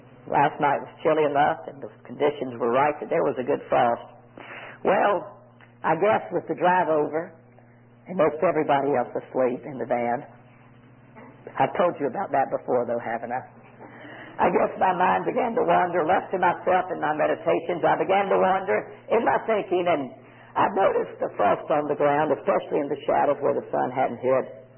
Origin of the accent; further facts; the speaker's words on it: Southern United States, United States; born there; I was born November 25th. And I thought, well, I wonder if it was a frosty morn when I was born in Dixie